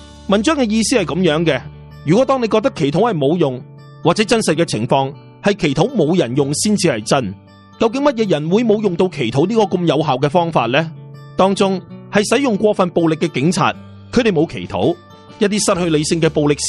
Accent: China; 就正如我哋中国人成日都会讲人生不如意之事十常八九

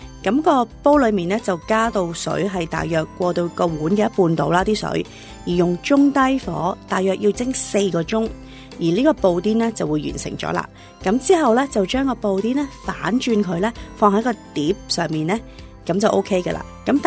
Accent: Hong Kong; 虽然我们是香港人和很近澳门

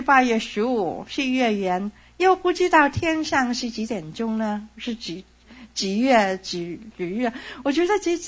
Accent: China; 我们中国人还有出天意呢

